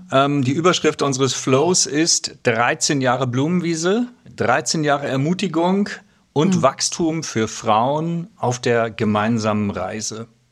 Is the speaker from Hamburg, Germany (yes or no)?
yes; Hamburg, Germany; aus Hamburg